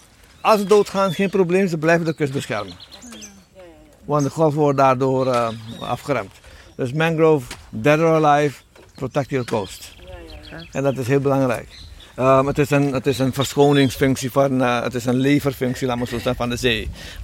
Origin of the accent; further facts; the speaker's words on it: Nieuw Nickerie, Nickerie, Suriname; born there; Ik ben zelf geboren in Nikeri, maar verder ben ik voor studie gekomen in Paramaribo.